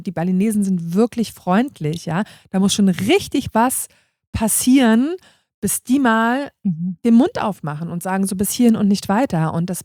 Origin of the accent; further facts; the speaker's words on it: Germany; weil ich komme aus Deutschland, aus einem reichen Land